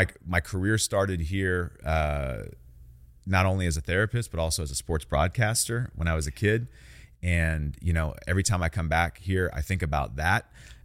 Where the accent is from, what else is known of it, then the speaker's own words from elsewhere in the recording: Sacramento, California, United States; I'm from Sacramento, California, man, where some of the most brilliant minds, the most creative talents, the greatest business minds, we're here.